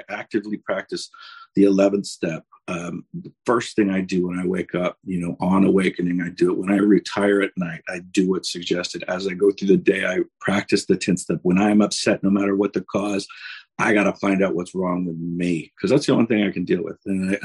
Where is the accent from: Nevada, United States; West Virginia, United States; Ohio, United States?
Nevada, United States; Las Vegas; I grew up in Las Vegas and I was always looking for